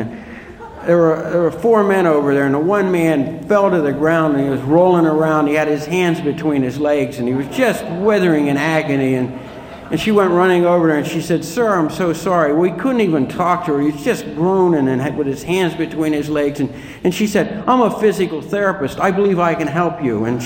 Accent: Ireland; I'm the second child, the eldest son, and I had nine brothers and sisters, and I'm Irish.

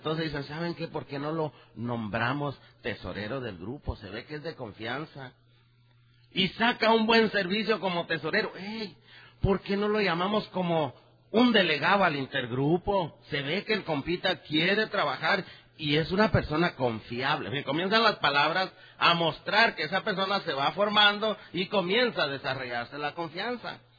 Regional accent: Guatemala; now in California, United States; No sé si decir de California o de Guatemala. Soy nacido, crecido en Guatemala, pero actualmente vengo de California.

